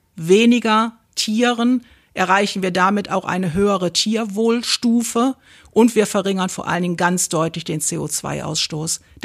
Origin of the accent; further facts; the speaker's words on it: Remscheid, North Rhine-Westphalia, Germany; born there; gebürtig aus Remscheid-Lennep. Ich bin 56 Jahre alt und verheiratet.